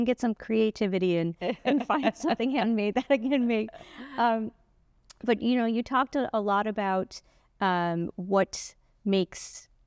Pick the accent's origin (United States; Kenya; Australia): United States; Boston, Massachusetts; I grew up in Boston, so the South Shore, Plymouth area was just beautiful, and I spent the last holiday there.